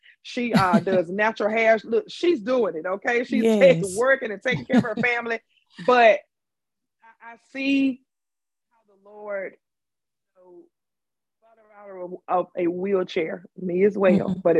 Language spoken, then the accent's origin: English; Tarboro, North Carolina, United States; yes, I am from Woot Woot T-Town, Tarboro, North Carolina.